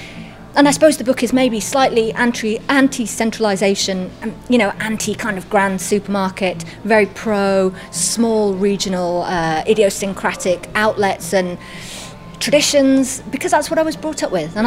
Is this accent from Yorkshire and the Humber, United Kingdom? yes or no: no; Penrith, North West England, United Kingdom; now in Carlisle, United Kingdom; So Penrith is the town where, it was my hometown, I went to school there